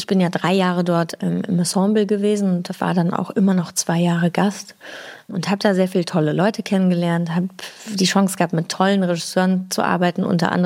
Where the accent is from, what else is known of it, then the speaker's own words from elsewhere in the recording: Chile; Und wenn man sich bei uns in Chile für 14 Uhr verabredet, da kann man aber damit wetten, dass der erste mal so um 2:30 kommt